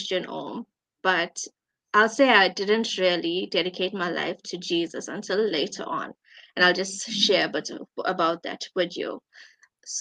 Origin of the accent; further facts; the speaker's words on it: South Africa; I am from South Africa. And I'm sure y'all have heard about our country.